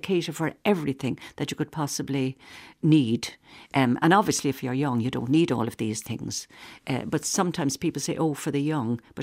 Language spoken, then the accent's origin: English; Dublin, Leinster, Ireland; I grew up in Dublin. I'm from Harles Cross.